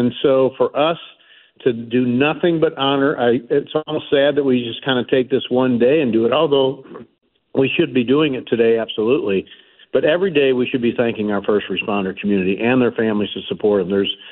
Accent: St. Louis, Missouri, United States; I'm from North City, St. Louis. And, you know, after my dad left when I was a year old, youngest of six, it was the first responder community.

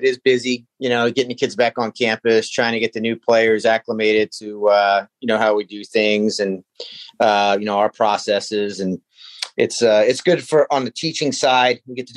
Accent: Washington Township, New Jersey, United States; starting in South Jersey, even at I grew up in Washington Township

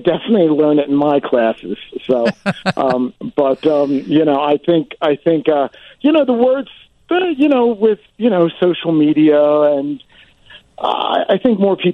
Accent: Philadelphia, Pennsylvania, United States; I grew up in Philadelphia, and I can tell you, in the 60s, we had heard of it

